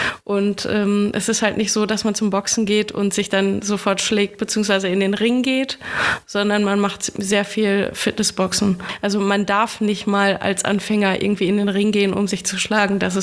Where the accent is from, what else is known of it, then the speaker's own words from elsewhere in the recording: Lemgo, North Rhine-Westphalia, Germany; Ich würde einen Kampf in Lemgo absolvieren, in meiner Heimatstadt wirklich